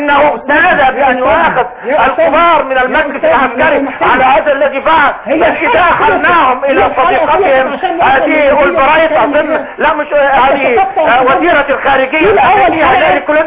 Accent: Mansoura, Dakahlia, Egypt; ونحن من المنصوره

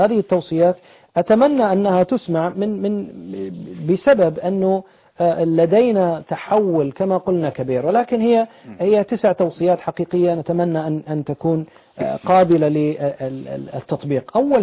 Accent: Bahrain; وهذا ما حصل عندنا في البحرين عمليا

